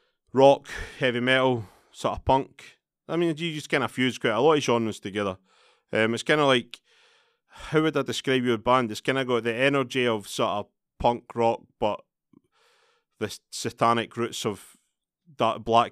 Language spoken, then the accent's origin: English; Scotland, United Kingdom; Maybe I'm biased because I'm Scottish